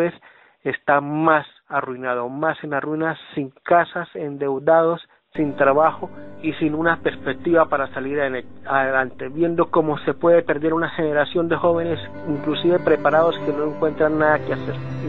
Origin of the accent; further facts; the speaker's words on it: San Vicente de Chucurí, Santander, Colombia; Los hechos acaecidos en mi pueblo, San Vicente de Chucurí